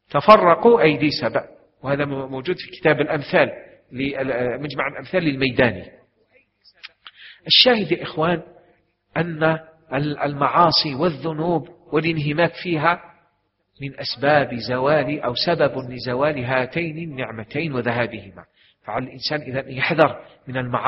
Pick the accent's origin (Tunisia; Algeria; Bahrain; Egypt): Algeria; كما هو الحال عندنا في الجزائر،